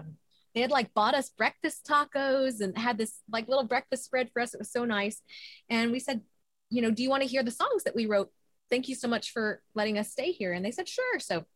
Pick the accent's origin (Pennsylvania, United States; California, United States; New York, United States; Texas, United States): Texas, United States; Spring; I grew up in Spring, Texas, which is just north of Houston.